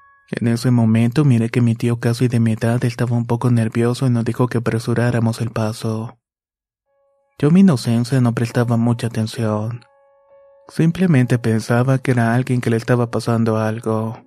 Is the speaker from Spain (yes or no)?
no; Tijuana, Baja California, Mexico; born there; Soy nacido en Tijuana, Baja California, pero tengo familia en Michoacán.